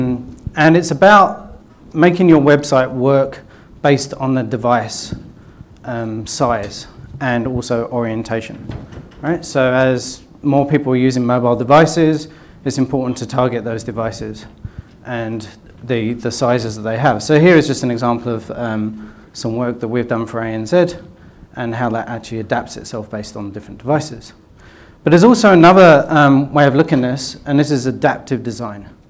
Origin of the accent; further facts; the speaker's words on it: England, United Kingdom; It's because I'm English